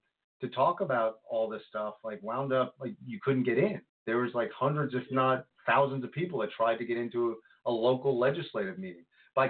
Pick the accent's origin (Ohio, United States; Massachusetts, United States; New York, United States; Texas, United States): New York, United States; Congers; You know, it was weird because like Congers, I grew up in Congers, and Congers was much more Christian Catholic kind of vibe, and New City was more Jewish.